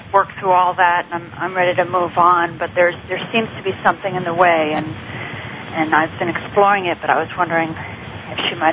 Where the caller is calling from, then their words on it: San Francisco, California, United States; I'm calling from San Francisco.